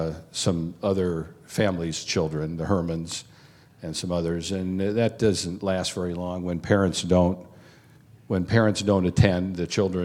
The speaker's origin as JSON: {"language": "English", "town": "San Diego", "region": "California", "country": "United States", "tie": "born there", "said": "Parents, after World War II, came to San Diego, moved to San Diego, and I was born in San Diego."}